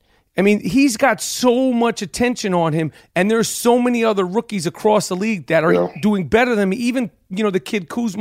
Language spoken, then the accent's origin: English; New York City, New York, United States; Because you know, like I'm from New York City.